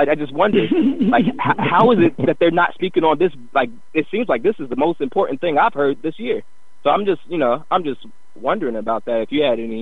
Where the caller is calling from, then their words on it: Louisville, Kentucky, United States; I'm calling from Louisville, Kentucky.